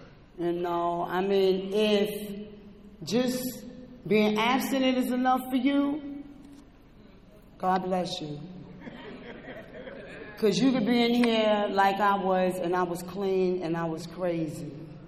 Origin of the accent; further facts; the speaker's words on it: Brooklyn, New York, United States; So I was making meetings all in Manhattan. And I'm from Brooklyn.